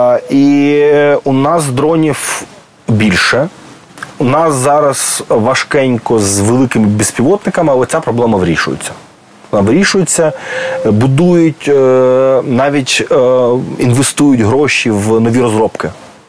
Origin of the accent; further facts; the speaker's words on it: Dnipro, Dnipropetrovsk Oblast, Ukraine; Ми самі з Дніпра